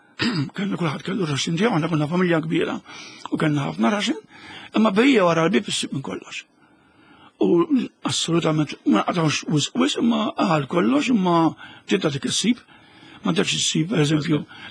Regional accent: Marsa, Southern Harbour, Malta; Issa aħna mill-Marsa, ġifieri awtomatikament ġibditna l-Marsa.

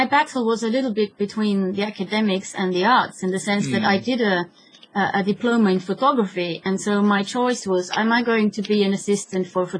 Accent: Austria; I'm a half Finnish, half Austrian. I grew up mostly in Austria, but we spoke Swedish at home. And although I was half Finnish, and I always went to Finland, and I didn't understand Finnish.

